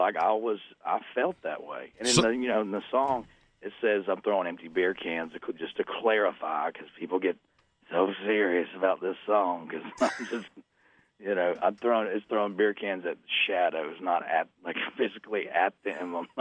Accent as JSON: {"language": "English", "region": "Missouri", "country": "United States", "said": "No, Missouri. I'm from Southern Missouri. I'm an adopted Georgia Bulldogs fan."}